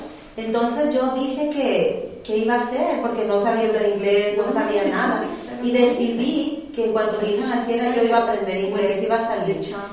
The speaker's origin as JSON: {"language": "Spanish", "country": "Mexico", "tie": "born or raised there", "said": "Bueno, yo nací en México y yo fui una niña feliz."}